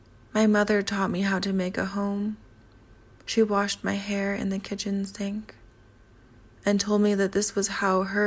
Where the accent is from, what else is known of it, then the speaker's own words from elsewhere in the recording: Edmonton, Alberta, Canada; now in Calgary, Canada; Irish writer and artist currently based in Calgary, Alberta. I'm originally from Edmonton with parents from Fort Smith, Northwest Territories, and Ottawa, Ontario.